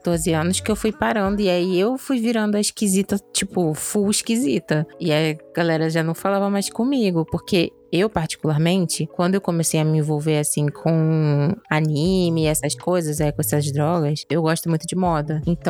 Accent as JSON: {"language": "Portuguese", "region": "Rio de Janeiro", "country": "Brazil", "said": "eu sou do Rio, então, tipo, é uma parada que era muito difícil."}